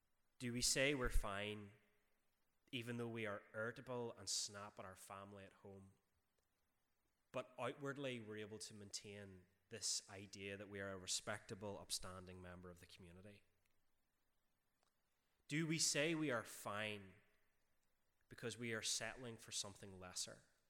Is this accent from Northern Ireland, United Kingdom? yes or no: yes; Northern Ireland, United Kingdom; Now, I grew up in North Antrim, and as any good North Antrim boy, I was raised on three things, which is mince potatoes and the Westminster Shorter Catechism.